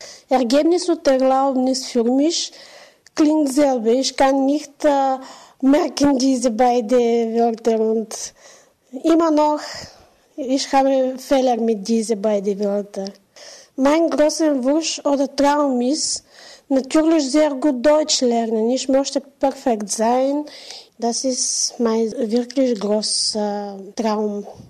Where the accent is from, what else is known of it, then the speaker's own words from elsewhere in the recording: Bulgaria; German is a second language; Ich komme aus Bulgarien. Ich bin geboren 23. Februar 1981.